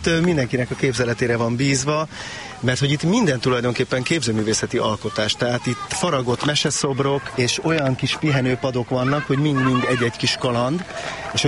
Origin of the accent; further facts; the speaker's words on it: Budapest, Hungary; én itt nőttem fel a második kerületben, és nagyon sokszor jártam gyerekként is